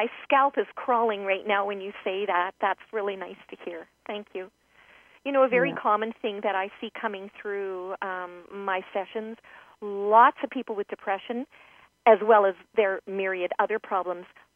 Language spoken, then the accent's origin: English; Canada; and we are Canadian. We don't talk about Huckleberry Finn and Tom Sawyer the way they do in the States.